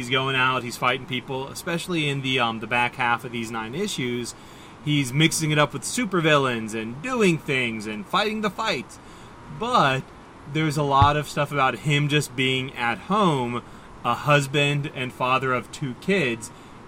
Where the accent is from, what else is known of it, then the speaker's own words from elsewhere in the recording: Australia; I'm from Australia. I'm still trying to convince my UK friends to get on the horn.